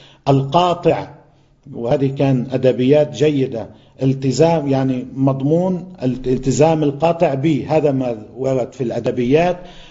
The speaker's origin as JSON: {"language": "Arabic", "country": "Lebanon", "said": "نحن كلبنانيين"}